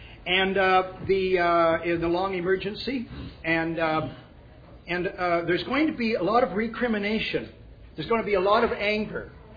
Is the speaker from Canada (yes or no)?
yes; Canada; I speak as a Canadian